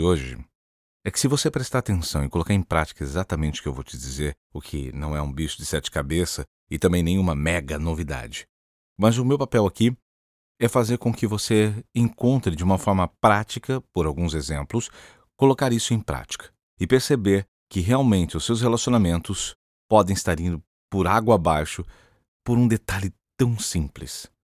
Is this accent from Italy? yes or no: no; Brazil; Primeiro que a minha esposa é uma argentina, eu sou brasileiro, nós temos agora culturas diferentes, idades diferentes